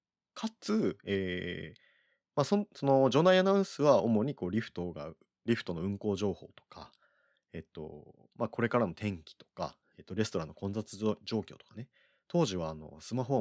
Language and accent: Japanese; Kyushu, Japan; 僕はもう九州出身なので、あんまないんですよね。正直やっぱ九州にスキー場って。